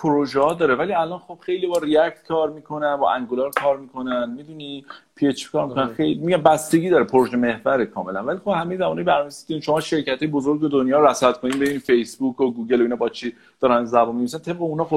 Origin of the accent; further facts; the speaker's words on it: Iran; یه ذره میدونی ما واقعا ایرانیام